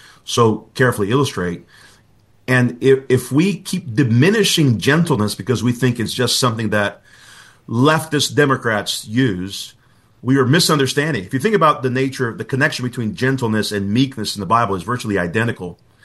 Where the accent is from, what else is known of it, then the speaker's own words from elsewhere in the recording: Brazil; English is a second language; now in United States; I was born in Brazil. I've been living in the U.S. for over 3 decades now, but I grew up in Brazil in my early years, and now I've been here in the United States for a long time. So it's a Brazilian last name